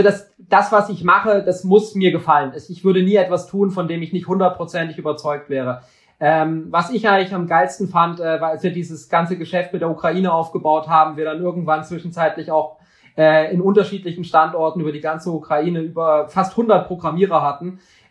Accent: West Germany, Germany; born there; sind in den 70er Jahren aus Ostdeutschland geflohen und kamen dann nach Westdeutschland. Und ich wurde dann hier in Westdeutschland geboren.

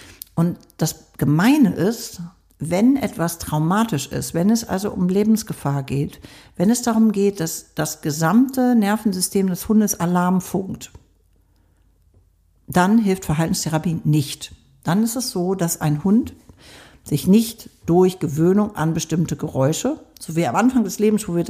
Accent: Hamburg, Germany; wir wohnen ja auf dem Land und ich komme aber aus Hamburg.

